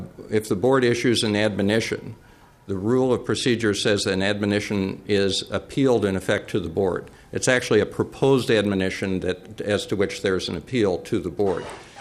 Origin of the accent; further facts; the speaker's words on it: Winona, Minnesota, United States; I'm from Winona, and I've gone to the Elks Club.